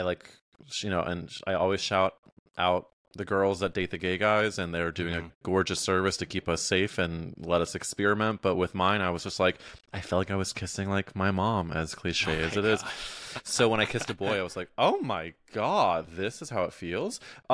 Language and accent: English; St. Louis, Missouri, United States; I'm from St. Louis